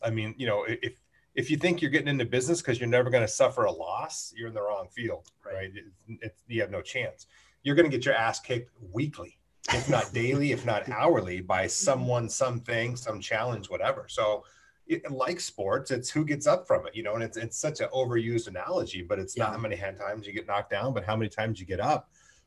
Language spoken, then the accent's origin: English; Colorado, United States; now in Rancho Santa Fe, United States; when I moved from Colorado to Rancho Santa Fe, and you know this, like in Colorado growing up, and Colorado's beautiful and I grew up middle class and such